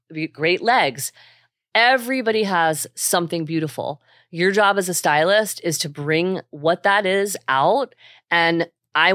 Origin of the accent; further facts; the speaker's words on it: Philadelphia, Pennsylvania, United States; I'm from Philly. So it's like where I grew up in like normal.